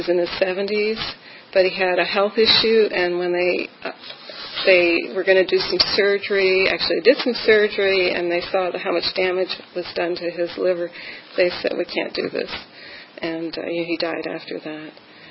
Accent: Ontario, Canada; born there; but I was born in Ontario, Canada.

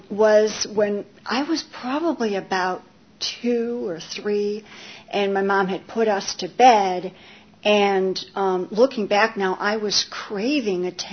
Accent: Saginaw, Michigan, United States; I grew up in Michigan, and we were in Saginaw, Michigan.

